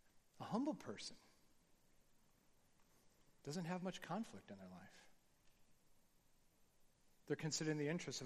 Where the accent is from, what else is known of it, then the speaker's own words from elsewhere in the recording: United States; I told him that I was from America